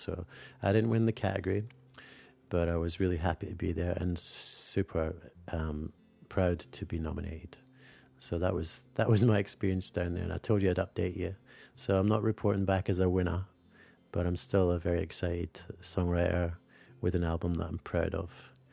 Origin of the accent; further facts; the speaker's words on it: Scotland, United Kingdom; now in Sydney, Australia; I'm in Sydney, Australia, but I'm from Scotland